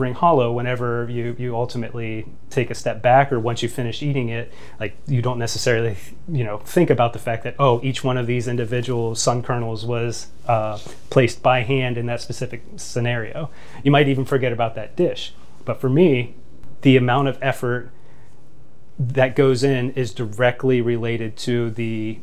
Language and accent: English; Midwest, United States; this is one of the benefits of growing up in the Midwest